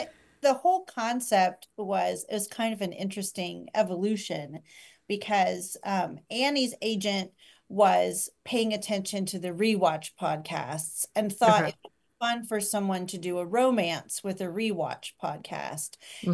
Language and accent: English; Ohio, United States; I say that as an Ohioan, I'm allowed.